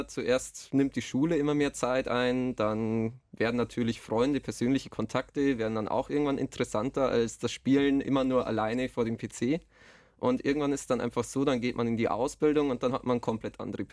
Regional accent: Bavaria, Germany; now in Cologne, Germany; Ich komme ursprünglich aus Bayern, wie man unschwer hört.

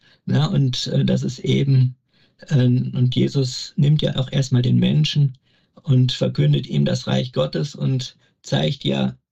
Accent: Wesel, North Rhine-Westphalia, Germany; komme gebürtig aus der Pfarrei Herz Jesu in Wesel

